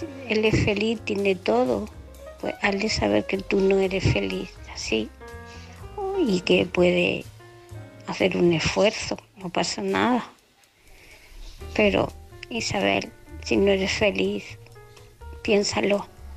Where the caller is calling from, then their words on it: Murcia, Region of Murcia, Spain; de Murcia.